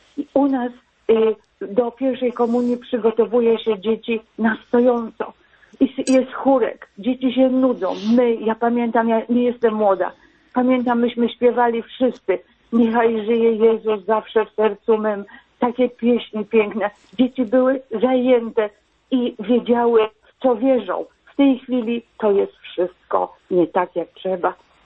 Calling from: Gorzów Wielkopolski, Lubusz Voivodeship, Poland; ja dzwonię z Gorzowa … z Gorzowa Wielkopolskiego.

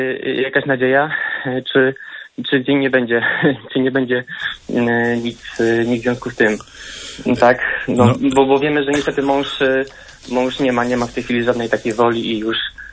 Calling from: Łódź, Łódź Voivodeship, Poland

